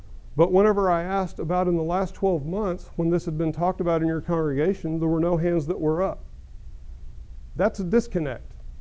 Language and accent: English; Norman, Oklahoma, United States; So I was born here in Norman, was raised in a Christian family, attended Harding University